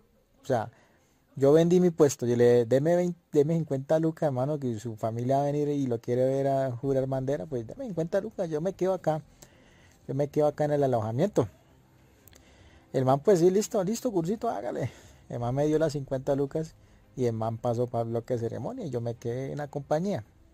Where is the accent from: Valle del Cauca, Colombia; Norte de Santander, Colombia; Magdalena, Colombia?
Norte de Santander, Colombia; Cúcuta; En mi caso, yo soy de Cúcuta, y en mi caso pues nadie iba a ir.